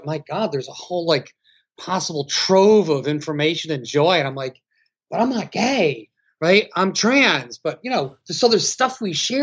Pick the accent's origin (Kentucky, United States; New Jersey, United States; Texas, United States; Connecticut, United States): New Jersey, United States; Like, I grew up overseas, right? I'm from New Jersey, but my father ran safaris.